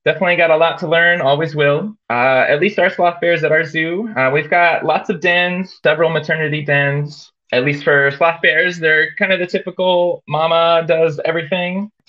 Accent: California, United States; now in Seattle, United States; born and raised in Central Valley. I went to school just outside of Sacramento for biology

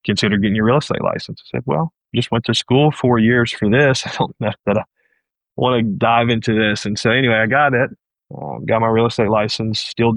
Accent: New Orleans, Louisiana, United States; My mom is from Louisiana. I grew up in New Orleans as well.

